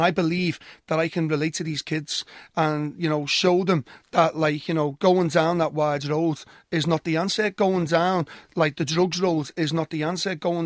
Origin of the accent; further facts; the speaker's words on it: Norris Green, North West England, United Kingdom; Basically, I'm from the Norris Green, Croxteth area. I was from Norris Green, and I live in the Croxteth area.